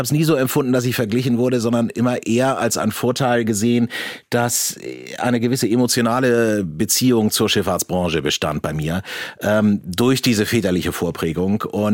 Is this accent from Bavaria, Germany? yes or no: no; Hamburg, Germany; Aufgewachsen als kleiner Junge in Bergedorf, im wunderschönen Osten dieser Stadt. Und dann langsam aber sicher in die Innenstadt gerückt, über Eppendorf, Winterhude, Alsterdorf, im Moment in Wellingsbüttel, auf dem Weg nach Poppenbüttel.